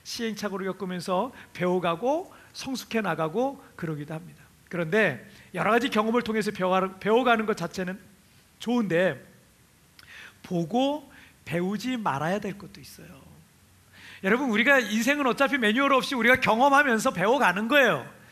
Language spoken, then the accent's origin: Korean; Chungcheong, South Korea; 저는 충청도 사람이라